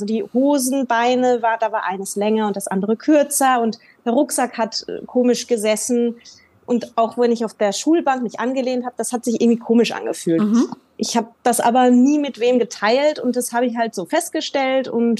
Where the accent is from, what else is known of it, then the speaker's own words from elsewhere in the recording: Essen, North Rhine-Westphalia, Germany; moved away as an adult; now in Vienna, Austria; Ich lebe in Wien tatsächlich. Ich komme ursprünglich aus Essen. Und dann übers Studium hat mich der Weg nach Wien verschlagen.